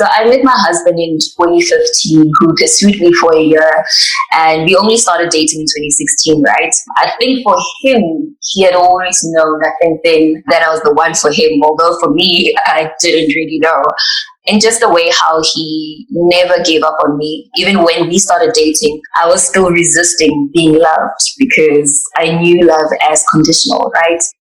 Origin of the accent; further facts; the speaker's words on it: Soweto, Gauteng, South Africa; I grew up in Soweto, Mofolo Village, in those three-roomed apartheid houses where you'd find a family of 11 or 15 living in one house. I'm the third child of seven.